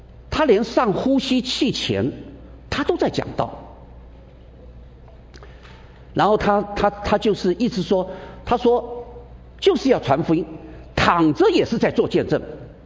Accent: China; 我们中国人有句话说，那叫做什么？两肋插刀，是不是？国内讲说铁杆，是吧？

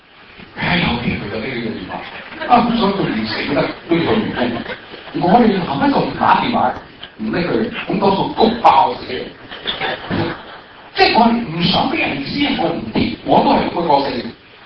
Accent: China; 對我是中國人是很難明白的。

